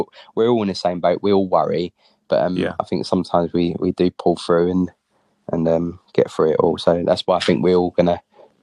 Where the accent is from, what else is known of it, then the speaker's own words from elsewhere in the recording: Walthamstow, London, United Kingdom; So I grew up in Walthamstow.